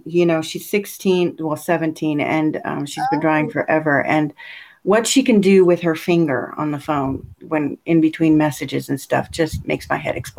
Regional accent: United States; This is going to sound so dorky as an American.

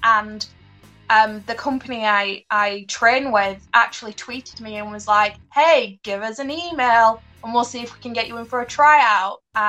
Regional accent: England, United Kingdom; now in New Zealand; I think it's the mix of being English and now Kiwi. It just mixes around. So no one actually knows where I'm from, even though the big Union Jack gives it away.

